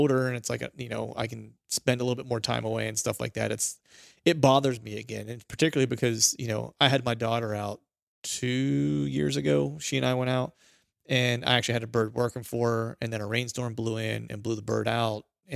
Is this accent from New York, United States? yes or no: no; Pennsylvania, United States; And I grew up in Pennsylvania, so I'm allowed to, too.